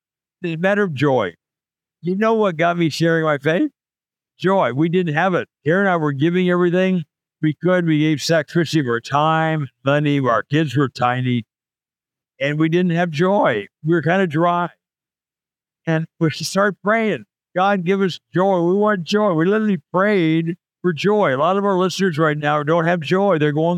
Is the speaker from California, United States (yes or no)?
yes; California, United States; born there